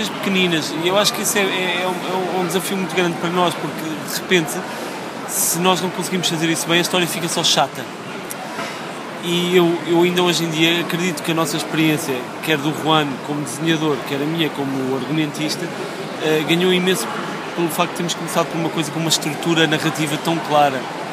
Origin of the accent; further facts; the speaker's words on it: Portugal; Portanto, eu como português e não sabendo muito sobre a Guerra Colonial